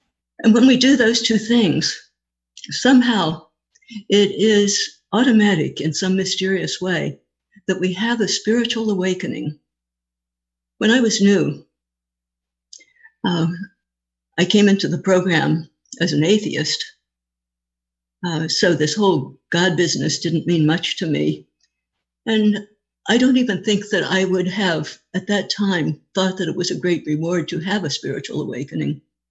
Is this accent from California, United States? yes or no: yes; Los Angeles, California, United States; And I hail from Los Angeles, the Pacific Group